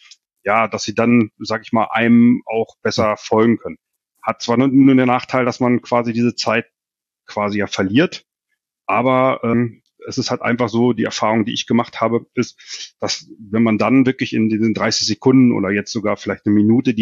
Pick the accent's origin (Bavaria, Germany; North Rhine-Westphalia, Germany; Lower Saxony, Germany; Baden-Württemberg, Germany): Lower Saxony, Germany; Hanover; jetzt auch gerade als Hannoveraner